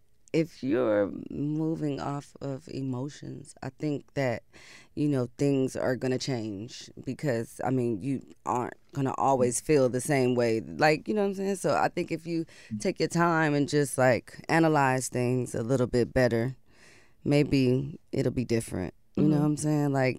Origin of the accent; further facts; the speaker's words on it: Oakland, California, United States; I'm just like, I'm from Oakland.